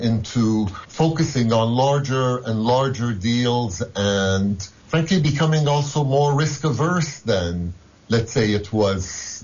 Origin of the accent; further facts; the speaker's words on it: Iran; now in United States; That's true. I was born and raised in Iran.